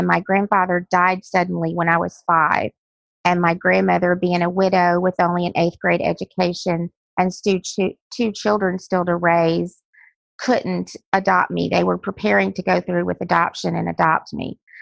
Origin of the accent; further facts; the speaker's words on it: Louisiana, United States; now in North Carolina, United States; I was originally from Louisiana. I married a military man, so I've been a little bit of everywhere all over the U.S., and we live in North Carolina now.